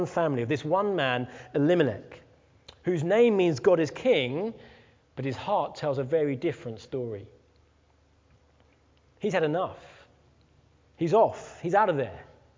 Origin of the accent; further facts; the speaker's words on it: Leatherhead, South East England, United Kingdom; Everywhere I go and I tell people, you know, I'm from Leatherhead.